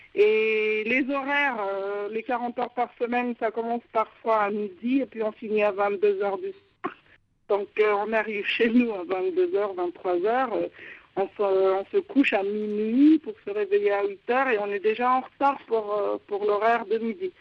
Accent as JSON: {"language": "French", "country": "Madagascar", "accent": "Malagasy", "said": "il ne faut pas que les Français qu'on appelle se rendent compte que l'appel vient de Madagascar"}